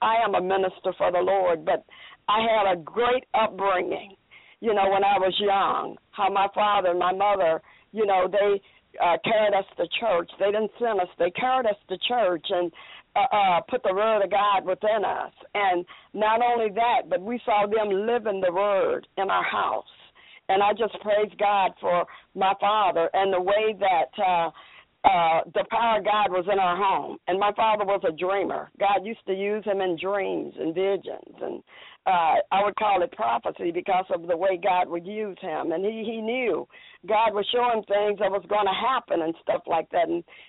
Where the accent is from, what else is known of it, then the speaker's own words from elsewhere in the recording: Missouri, United States; I was born and raised in Missouri, and when I was a little girl, I had a stuttering problem.